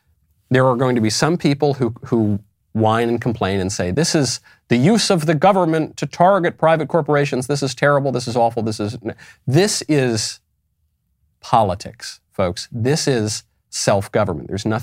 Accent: United States; I get a say because I'm an American citizen. We get a say in how our country is governed.

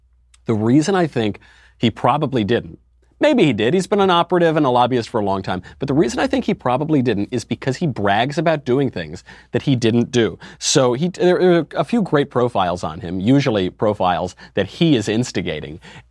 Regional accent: New York, United States; I get a real kick out of this guy, especially I'm from New York.

